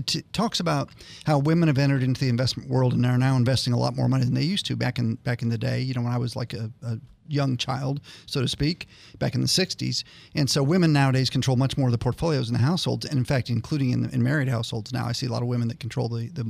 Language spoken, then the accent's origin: English; Ohio, United States; I grew up in Ohio, Northern Ohio, watching the Browns.